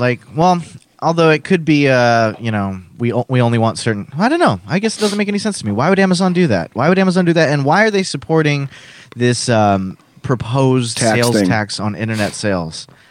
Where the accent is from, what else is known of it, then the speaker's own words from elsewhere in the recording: the South, United States; Yep. I'm from the South.